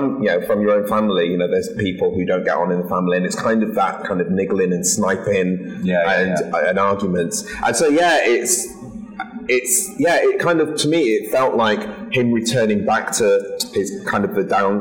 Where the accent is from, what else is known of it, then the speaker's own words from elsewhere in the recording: Bradford, Yorkshire and the Humber, United Kingdom; I grew up in Bradford, like estates in Bradford